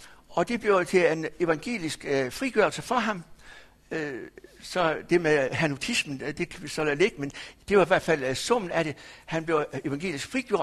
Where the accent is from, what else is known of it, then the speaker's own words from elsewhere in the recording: Skjern, Central Denmark Region, Denmark; for jeg i Skjern, hvor jeg kommer fra